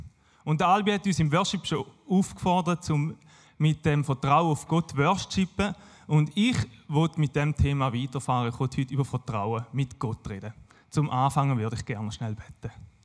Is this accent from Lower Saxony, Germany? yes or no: yes; Löningen, Lower Saxony, Germany; now in Schaffhausen, Switzerland; Ich komme ursprünglich aus Löningen, wohne jetzt aber mit meiner bezaubernden Frau Schaffhausen.